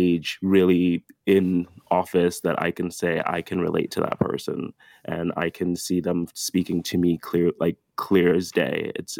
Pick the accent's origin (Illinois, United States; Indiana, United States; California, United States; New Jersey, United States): New Jersey, United States; growing up in New Jersey growing up in New Jersey and not being able to really see these politicians come to like an inner city school that I went to, like Trenton Central High School